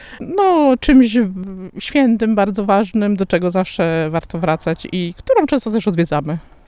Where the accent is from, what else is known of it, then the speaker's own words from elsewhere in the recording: Złoczew, Łódź Voivodeship, Poland; Jesteśmy ze Złoczewa.